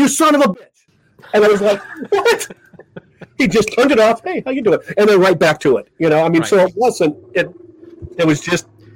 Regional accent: Great Falls, Montana, United States; I grew up in Great Falls, Montana, and there were no magic shops.

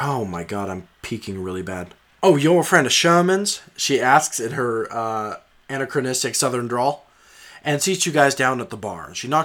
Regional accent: Ireland; which is an accent I'm far more comfortable with as an Irish man.

